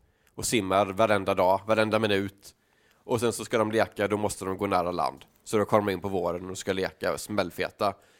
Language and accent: Swedish; Sweden; och jag är från Sverige och jag har kommit tillbaka från Norge.